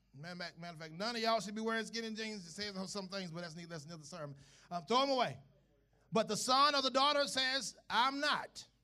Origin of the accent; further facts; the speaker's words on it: the South, United States; I was raised in the South and Dixieland.